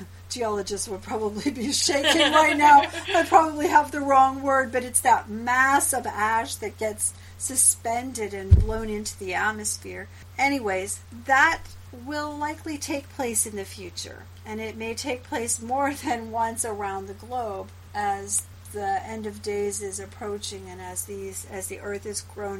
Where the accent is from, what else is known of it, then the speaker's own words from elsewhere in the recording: Pacific Northwest, United States; And here we are in Southern California. We're from the Northwest.